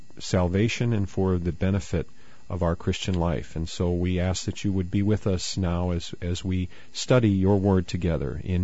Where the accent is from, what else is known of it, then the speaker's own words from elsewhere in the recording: Wisconsin, United States; now in St. Louis, United States; Yes, I am. I'm originally from Wisconsin, you know.